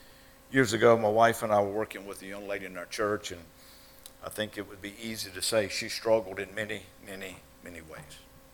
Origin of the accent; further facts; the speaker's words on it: the South, United States; So I'm like, I'm from the South, I like conversations.